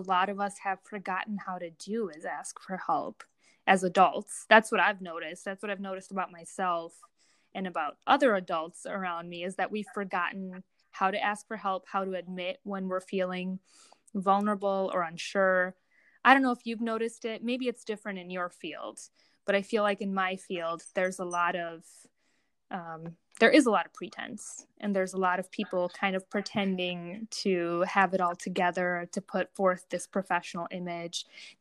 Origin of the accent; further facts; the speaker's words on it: Romania; first language Romanian; English is a second language; So I spoke Romanian growing up. I was born in Romania.